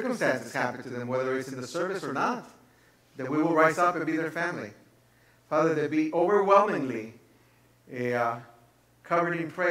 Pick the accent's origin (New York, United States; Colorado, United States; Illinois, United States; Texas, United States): Illinois, United States; Chicago; also born or lived in Guatemala; I was born in Guatemala, and I was brought to Chicago when I was very young.